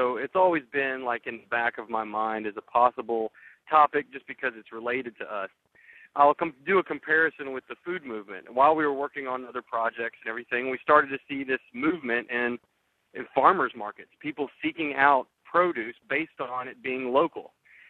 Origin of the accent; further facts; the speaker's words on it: Georgia, United States; And if you look at my home state of Georgia, where there is no General Motors anymore